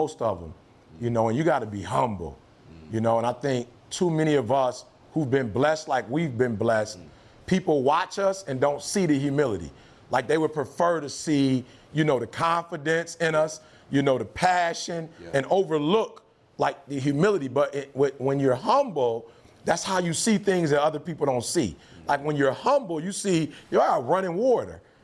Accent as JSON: {"language": "English", "town": "Detroit", "region": "Michigan", "country": "United States", "said": "I'm from Detroit. So it's U of M or it's Michigan State."}